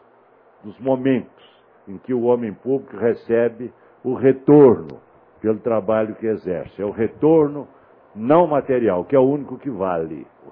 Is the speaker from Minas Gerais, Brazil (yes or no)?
yes; Minas Gerais, Brazil; born there; isso acontece em Minas Gerais, que é o estado, meu estado natal.